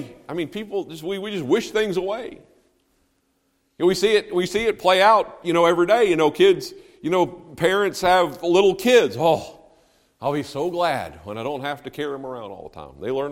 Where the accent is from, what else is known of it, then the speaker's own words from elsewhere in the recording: United States; Now, I'm an American. And I'm a Christian